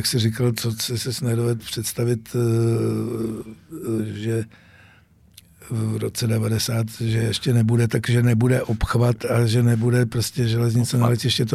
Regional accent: Prague, Czechia; Já třeba, já jsem Pražák, ale přestěhoval jsem se před rokem a půl za Prahu, takže jezdím vlakem.

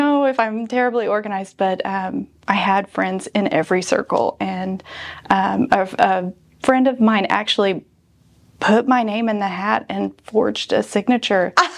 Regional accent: Moody, Oklahoma, United States; in Moody, Oklahoma. It's about 15 miles north of Tahlequah. And my family has a cattle ranch

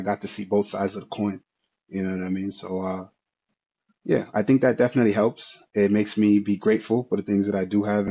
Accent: Jamaica; especially growing up in Jamaica

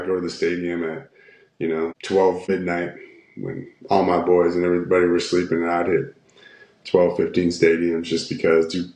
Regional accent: Canada; You know, I'm from Canada. I didn't think it was going to be a possibility at all.

